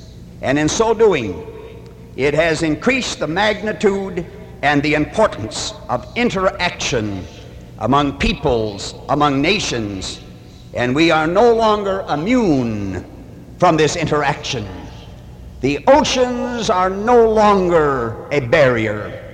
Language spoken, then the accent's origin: English; Midwest, United States; And I come from the Midwest.